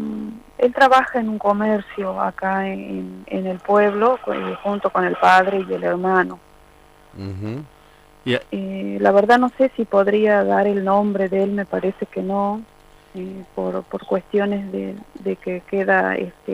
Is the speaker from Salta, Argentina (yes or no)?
yes; Apolinario Saravia, Salta, Argentina; Esto, nosotros somos de Apolinario Saravia.